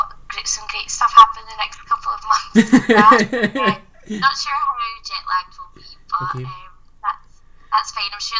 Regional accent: Scotland, United Kingdom; I come from Ayrshire.

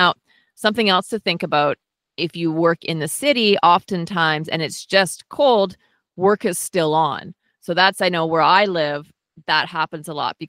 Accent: Manitoba, Canada; You know, even someone born and raised in Manitoba, if I don't have to go out, I don't go out.

